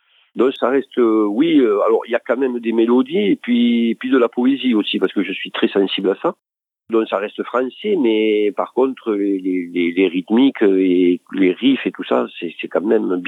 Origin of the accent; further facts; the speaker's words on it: Occitanie, France; Ah oui, moi je suis un pur occitan